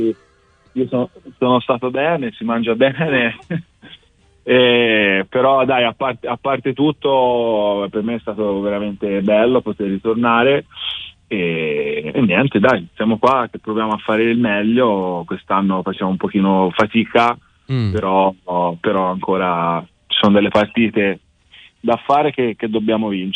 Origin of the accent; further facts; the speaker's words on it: Livorno, Tuscany, Italy; also born or lived in Florence; sono livornese, nato a Firenze, quindi toscano doc